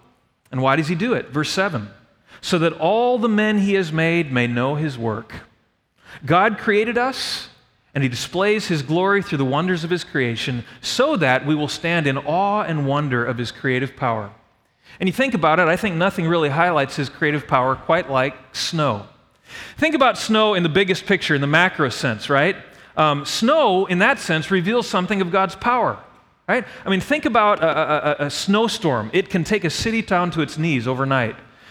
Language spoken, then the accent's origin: English; Wisconsin, United States; And I grew up in Wisconsin, like I said, and I was one of those kids. I mean, we'd go ice skating on the rivers.